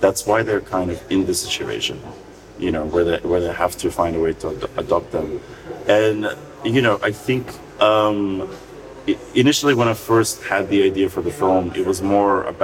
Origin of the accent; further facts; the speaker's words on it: North Macedonia; when I was growing up in Macedonia.